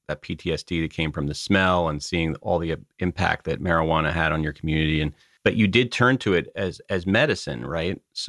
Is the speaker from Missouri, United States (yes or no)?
no; New York, United States; I'm from New York as well. So.